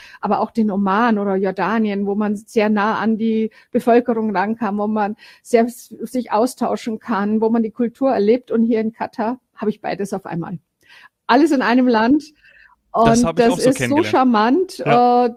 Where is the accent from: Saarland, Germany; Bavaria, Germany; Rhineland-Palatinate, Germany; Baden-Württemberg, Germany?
Bavaria, Germany; now in Frankfurt, Germany; ich bin aufgewachsen am Chiemsee und bin halt irgendwann mal in die Welt hinausgezogen, aber hauptsächlich in Deutschland gewesen